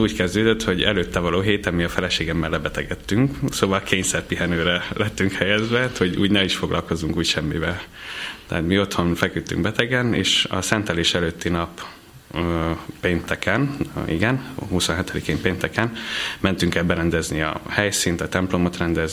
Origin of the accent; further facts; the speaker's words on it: Nyíregyháza, Szabolcs-Szatmár-Bereg, Hungary; Számomra nagyon fontos, mert én ott, tehát gyerek, ott születtem, tehát Nyíregyháza Borbányán volt a diakónus szentelés